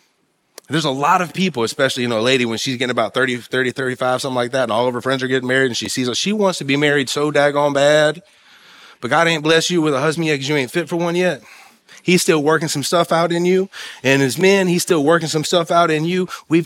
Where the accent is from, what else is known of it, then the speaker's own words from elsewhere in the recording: West Virginia, United States; I'm from West Virginia. I can't count like that.